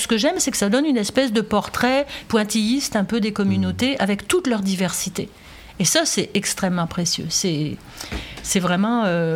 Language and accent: French; Cambrai, Hauts-de-France, France; il y avait du changement quand on a grandi à Cambrai, là, puis c'est incompréhensible.